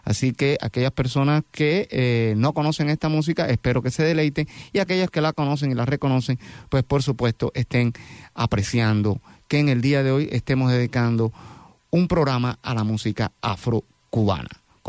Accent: Cuba; las bases culturales de Cuba, mi país de origen

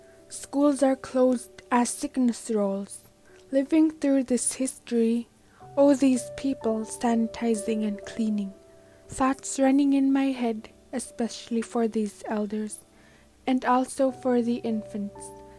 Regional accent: Chifornik, Alaska, United States; I'm 17 years old, and I'm from Chifornik, Alaska.

